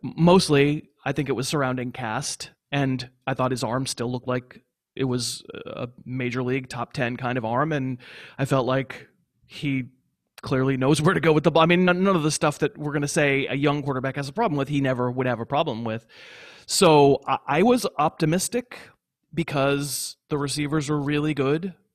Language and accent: English; Boston, Massachusetts, United States; I'm from Boston, I'm from New England